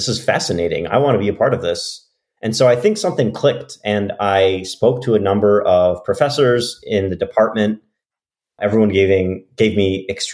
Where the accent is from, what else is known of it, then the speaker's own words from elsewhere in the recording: Eagan, Minnesota, United States; I'm from Eagan, Minnesota originally, and it was during the 2008 elections.